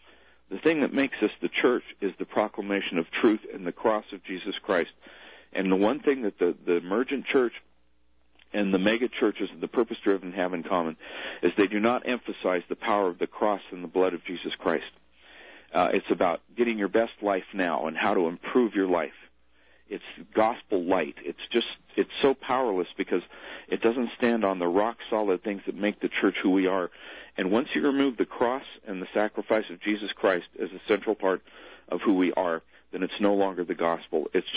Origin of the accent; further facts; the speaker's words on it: Texas, United States; It's no secret, and I'm from Texas, and in East Texas, it's just a fact that if you ever want to promote yourself in law enforcement